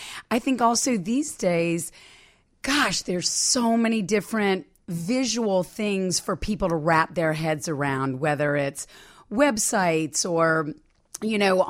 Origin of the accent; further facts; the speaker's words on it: High Point, North Carolina, United States; I grew up in High Point, North Carolina, where a lot of furniture is manufactured.